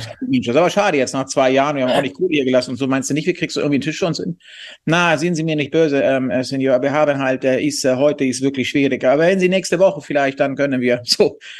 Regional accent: Hamburg, Germany; also born or lived in Munich, Germany; ich habe ja mal in München gewohnt, als Hamburger

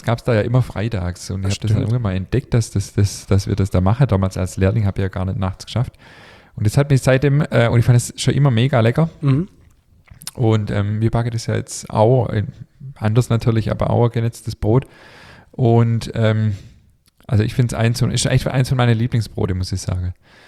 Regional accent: Baden-Württemberg, Germany

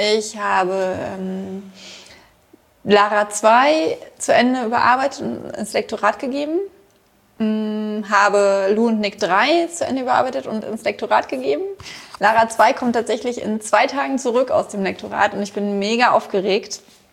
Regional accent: Berlin, Germany; aber ich komme halt aus Ost-Berlin und da sagt man 10:45.

